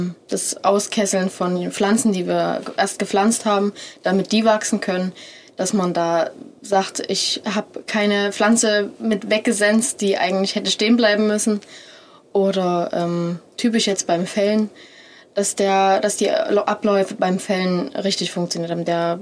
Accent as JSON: {"language": "German", "town": "Leipzig", "region": "Saxony", "country": "Germany", "tie": "born or raised there", "said": "Bei der Stadt bin ich da drauf gekommen, weil es ja meine Heimat quasi ist. Ich wohne zwar nicht direkt in Leipzig, aber es war natürlich immer schon ein großer Teil von meinem Leben."}